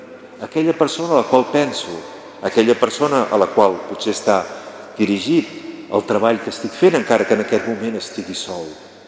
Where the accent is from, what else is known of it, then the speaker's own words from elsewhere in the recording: Girona, Catalonia, Spain; quan a mi, de jovenet, jo soc de Girona ciutat